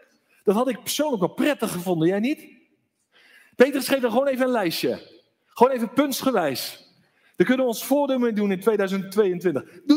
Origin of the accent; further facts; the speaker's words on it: South Holland, Netherlands; Ik ben opgegroeid in het Westland, in de glastuinbouw.